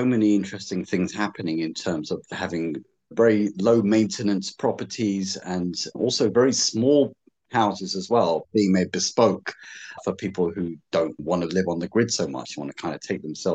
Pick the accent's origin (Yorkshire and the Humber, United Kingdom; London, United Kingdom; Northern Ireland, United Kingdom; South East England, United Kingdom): London, United Kingdom; actually, London, UK.